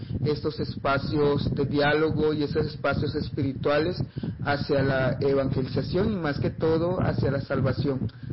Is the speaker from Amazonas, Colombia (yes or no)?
yes; Leticia, Amazonas, Colombia; soy de Leticia, Amazona, soy de la etnia Ticuna, hago parte del resguardo indígena de Nazaret